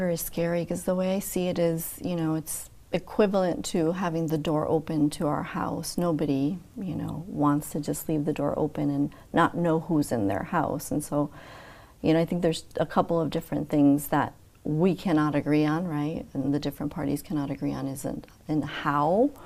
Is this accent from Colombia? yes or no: no; Puerto Rico; born there; also born or lived in New York / Connecticut; I was born in Puerto Rico. My parents are from the island. My dad was actually born in the U.S. in Jersey and grew up in New York.